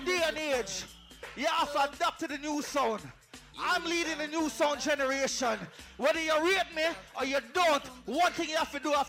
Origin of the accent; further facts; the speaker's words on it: Guyana; They call me … Listen, I'm Guyanese. I'm Indian.